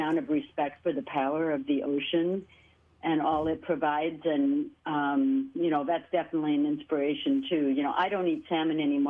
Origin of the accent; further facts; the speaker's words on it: British Columbia, Canada; also born or lived in Finland; I probably talked about the fact that I grew up in a salmon fishing family on the BC coast.